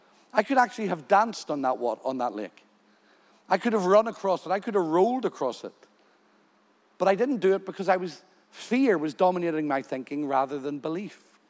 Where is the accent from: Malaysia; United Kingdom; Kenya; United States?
United Kingdom; I said, I'm from Great Britain. We don't go on lakes in winter.